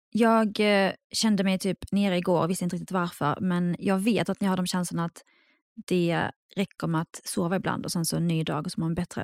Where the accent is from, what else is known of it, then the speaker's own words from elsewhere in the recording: Skåne, Sweden; also born or lived in Iraq; Jag är ju uppväxt i Skåne på tidigt 90-tal. Så det var ganska speciellt för att vi kom ju då dit från Irak. Så att vi var typ den enda så arabiska familjen i en liten skånsk by.